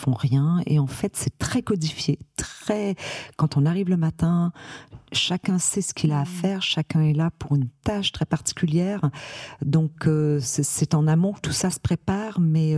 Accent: Montreal, Quebec, Canada; moved away as an adult; now in France; Je suis née et j'ai été élevée à Montréal et je suis arrivée en France, j'avais à peine 20 ans.

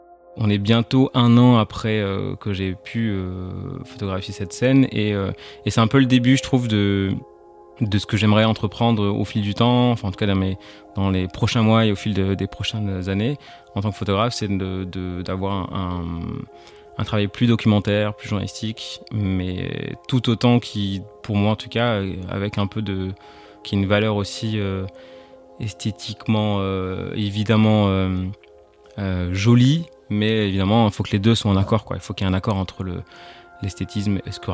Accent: Perpignan, Occitanie, France; born there; je suis photographe et journaliste. Je suis né à Perpignan, dans le sud de la France.

